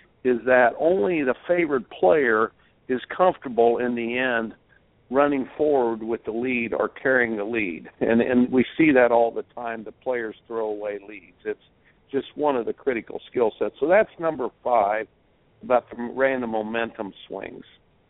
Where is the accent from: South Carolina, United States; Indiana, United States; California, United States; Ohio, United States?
Indiana, United States; Growing up in Indiana and not having a shot clock, I don't like the shot clock.